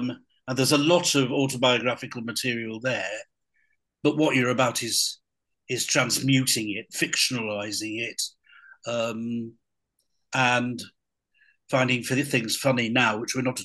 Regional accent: Blackburn, North West England, United Kingdom; This is Blackburn in Lancashire, which was my hometown.

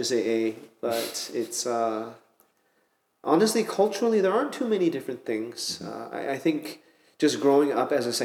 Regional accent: Canada; So I was born and raised in Canada. Mm-hmm. I grew up actually all over the place. Mm-hmm. My dad was kind of a nomad. We would move every few years.

